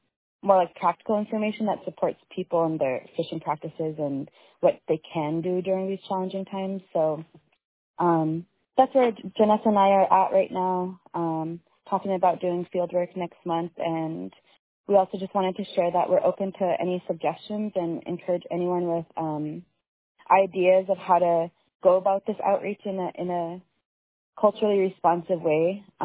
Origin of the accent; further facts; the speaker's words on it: Huslia, Alaska, United States; I'm from Huslia